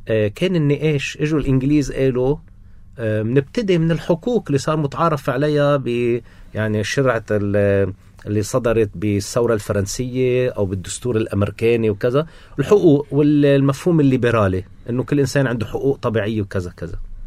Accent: Lebanon; وهيدي فخرنا نحن كلبنانية.

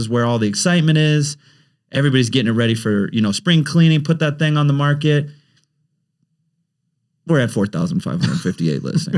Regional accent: Washington, United States; Born and raised in Washington State.

